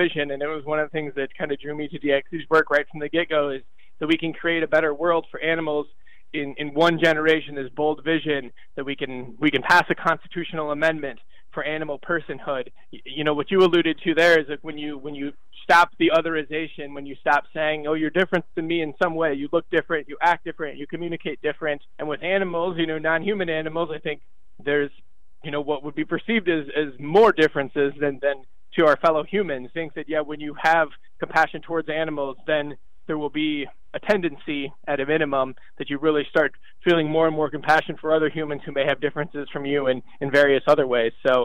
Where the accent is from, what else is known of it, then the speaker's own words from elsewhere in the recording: Iowa, United States; I was actually born and raised in Iowa, which is a state that unfortunately kills more pigs than any other state in the country. So my family growing up, it's farmers, it's hunters, fishermen, you name it.